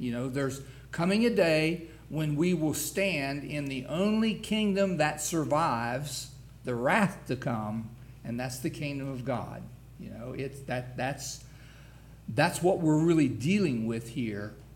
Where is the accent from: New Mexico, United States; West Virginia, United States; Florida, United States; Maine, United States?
West Virginia, United States; and of course, you know, we're from West Virginia, so we understand it